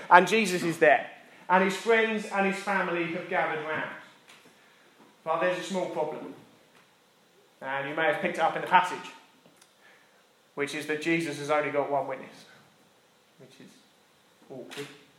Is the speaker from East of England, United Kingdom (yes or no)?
yes; East of England, United Kingdom; Because I'm also from Essex